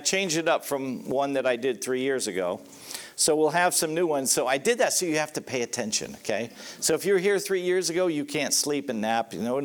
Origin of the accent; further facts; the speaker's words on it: Florida, United States; I grew up in South Florida. I mean, from the time I was, I think, a little past 8 years old, we had moved to South Florida.